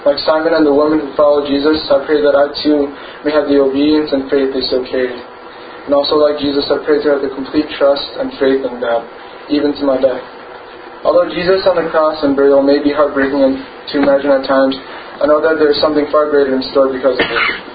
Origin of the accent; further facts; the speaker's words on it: Illinois, United States; born there; I was born in Cook County on June 18, 1995. … both came to this country as missionaries to serve God's mission.